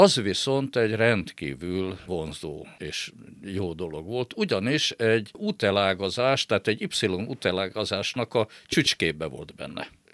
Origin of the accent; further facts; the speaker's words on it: Gyula, Békés, Hungary; Azért Békés megyében, mert ugye én Gyulán nőttem fel, és ugye nekem ott rengeteg ismeretségem, barátom van.